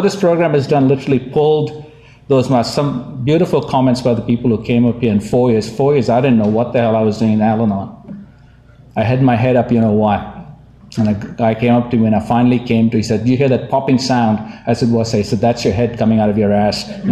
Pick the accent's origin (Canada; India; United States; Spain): India; yes, I am originally from India.